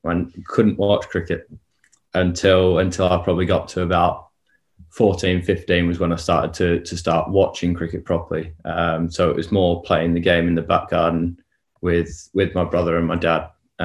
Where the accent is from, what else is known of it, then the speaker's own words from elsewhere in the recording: England, United Kingdom; born there; moved away; I was born in England, so I'm English.